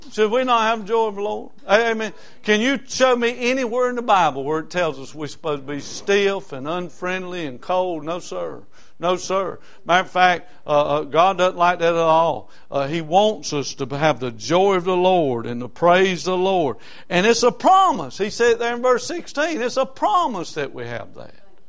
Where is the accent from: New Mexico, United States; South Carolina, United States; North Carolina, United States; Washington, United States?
South Carolina, United States; Rock Hill; He said, where are you from? I said, Rock Hill, South Carolina.